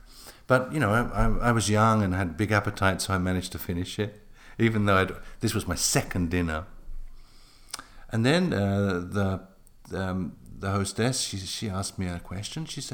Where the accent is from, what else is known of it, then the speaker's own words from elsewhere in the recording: England, United Kingdom; now in Italy; And this, being very English about this, I didn't say, no, stop, or anything like that.